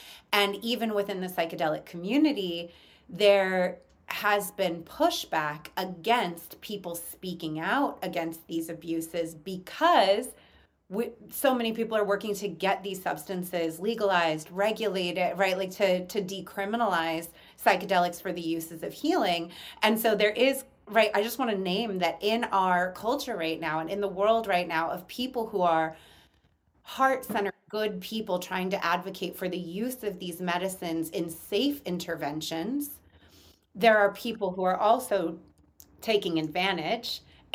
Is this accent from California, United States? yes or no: yes; San Francisco, California, United States; abuses in psychedelic healing containers that started in my hometown in San Francisco.